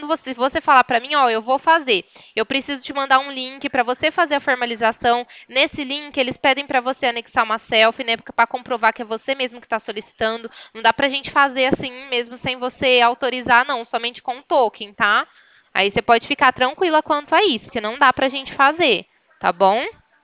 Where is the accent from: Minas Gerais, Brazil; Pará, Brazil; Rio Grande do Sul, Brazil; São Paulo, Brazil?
São Paulo, Brazil; Ribeirão Preto; Sou daqui de Ribeirão Preto, estado de São Paulo